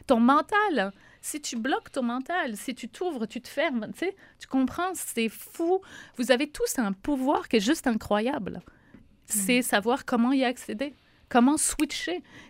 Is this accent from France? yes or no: yes; France; je suis française d'origine